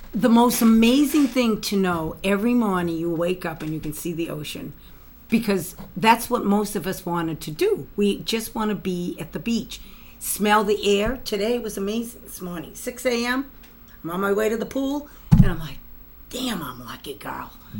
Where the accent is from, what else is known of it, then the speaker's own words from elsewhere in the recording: Somerville, Massachusetts, United States; now in Gloucester, United States; I'm from Somerville near Davis Square and Porter Square.